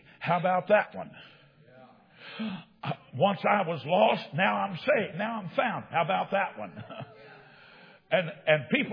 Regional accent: United States; Well, I'm an American, so am I. But I had to be born again.

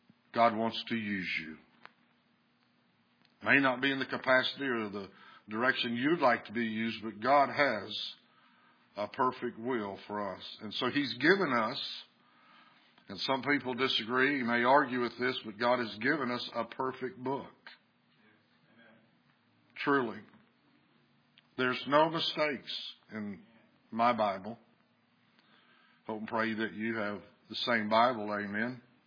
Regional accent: the South, United States; well, I'm from the South and I'm just an old country boy.

